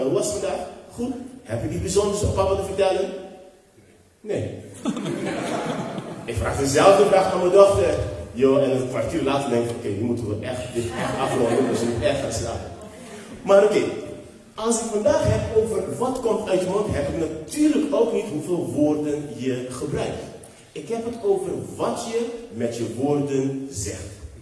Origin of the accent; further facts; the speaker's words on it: Curaçao; now in Netherlands; ik ben geboren en getogen op Curaçao. En ik woon al best lang hier in Nederland.